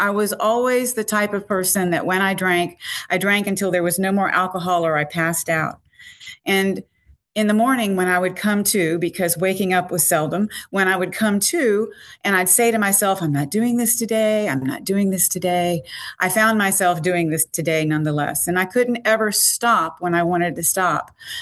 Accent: Virginia, United States; now in Savannah, United States; I live in Savannah, Georgia, but I grew up in Virginia, and I grew up to a family of people who drank every day.

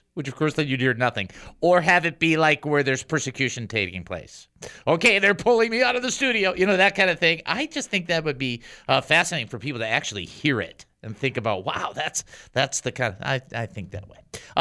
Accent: Texas, United States; So we hope that they do well. Because we're from Texas.

